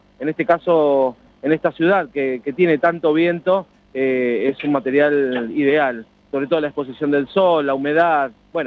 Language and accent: Spanish; Argentina; como argentinos y argentinas